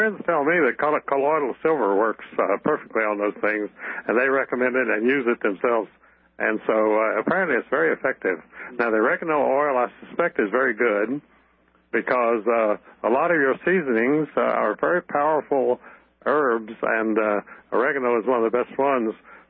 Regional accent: Virginia, United States; come right over my hometown right here in Virginia.

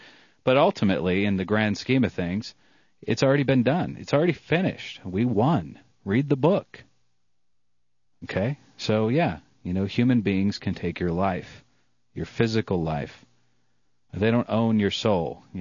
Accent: Ireland; hey, I'm Irish, you know, I like to throw down.

